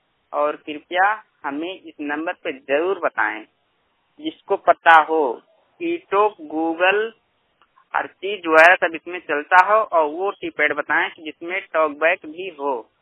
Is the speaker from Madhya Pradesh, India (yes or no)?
no; Basti, Uttar Pradesh, India; मैं जिला बस्ती का रहने वाला हूँ, मूल निवासी उत्तर प्रदेश के हूँ मैं।